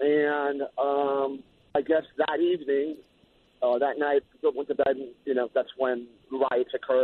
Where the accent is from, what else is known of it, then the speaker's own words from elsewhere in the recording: Florida, United States; And here in Oklahoma, I'm from Florida. I've only lived here in Oklahoma for a few years.